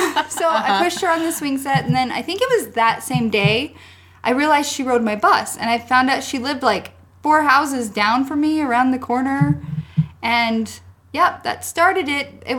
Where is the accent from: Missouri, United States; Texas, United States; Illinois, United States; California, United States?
Missouri, United States; I'm from Missouri.